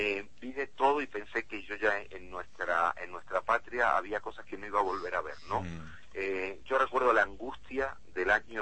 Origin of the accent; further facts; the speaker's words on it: Málaga, Andalusia, Spain; born there; moved away; nací en España